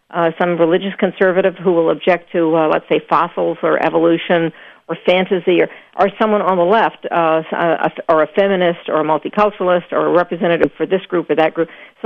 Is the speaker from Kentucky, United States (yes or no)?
no; Houston, Texas, United States; moved away as an adult; Paul, I grew up in Houston, Texas, and I never saw snow until I went away to college.